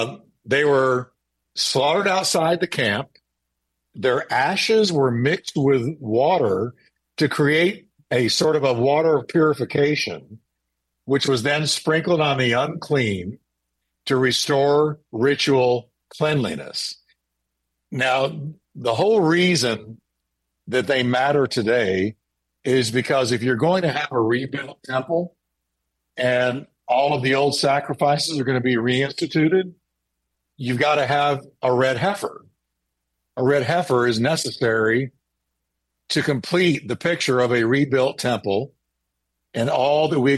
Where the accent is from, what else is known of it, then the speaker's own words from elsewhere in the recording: Texas, United States; these three red heifers were born right here in my home state, Texas, and were shipped off to Israel.